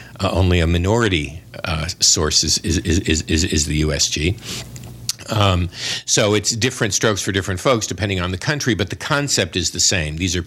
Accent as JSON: {"language": "English", "town": "Los Angeles", "region": "California", "country": "United States", "said": "And my last company, I'm from Los Angeles, my last company in Marina Del Rey was initially funded by angels"}